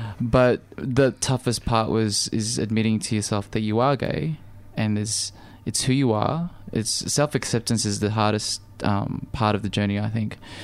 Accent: Philippines; I spent most of my life growing up here

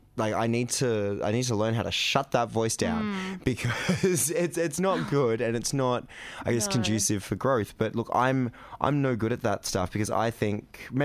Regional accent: Narang, Australia; So I'm from Narang on the coast

